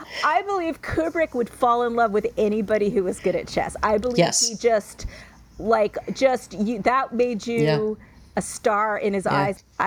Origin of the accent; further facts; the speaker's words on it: Brooklyn, New York, United States; I'm from Brooklyn. From Brooklyn, yes, Brooklyn guy.